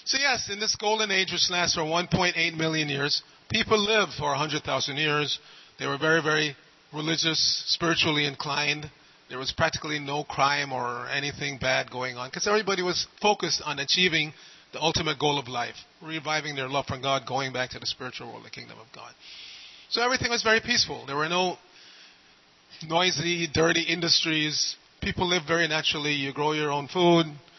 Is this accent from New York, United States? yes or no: yes; New York, United States; not so much here in Southern California, but I'm from New York, so we experience four seasons.